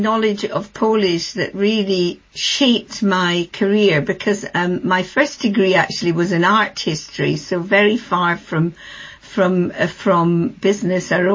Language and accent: English; Edinburgh, Scotland, United Kingdom; I was born and brought up in Edinburgh. But I was, I'm half Scottish actually, because my mother she died sadly last year, was Polish.